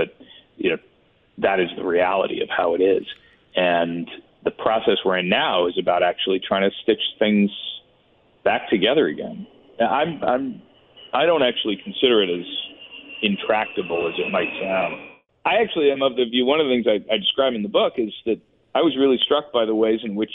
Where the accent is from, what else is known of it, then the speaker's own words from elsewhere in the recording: Greenwich, Connecticut, United States; also born or lived in Clarksburg / Chicago; Well, I've lived in each of them. I grew up in Greenwich, which is a you know, kind of wealthy suburb of New York City